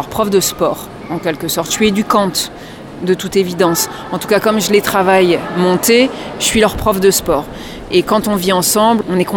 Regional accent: Brittany, France; en 2019 dans la région de Rennes et je suis originaire de Bretagne.

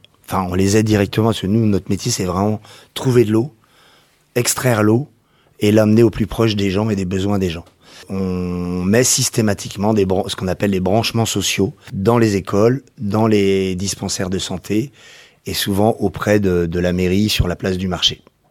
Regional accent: Nantes, Pays de la Loire, France; born there; j'ai 52 ans, je suis né à Nantes

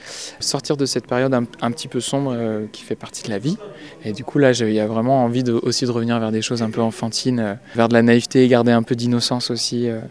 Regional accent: Brittany, France; now in La Roche-sur-Yon, France; je viens du Morbihan et que celle-là, je l'ai trouvée super vite. J'ai vécu toute mon enfance aussi proche de la mer. Donc voilà. Et j'habite maintenant à La Roche-sur-Yon, mais on n'est pas très loin de la mer.

